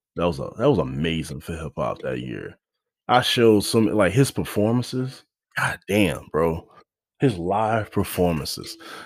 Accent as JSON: {"language": "English", "town": "Houston", "region": "Texas", "country": "United States", "said": "also because, like, he's from my hometown. I'm from Houston"}